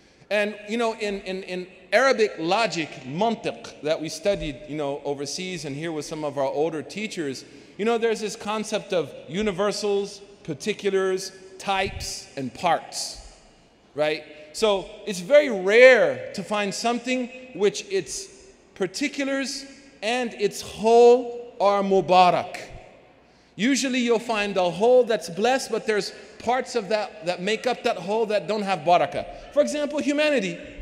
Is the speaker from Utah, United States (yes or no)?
no; Boston, Massachusetts, United States; as you know, I'm from Boston, greatest city in the world after Mecca and Medina and Palestine.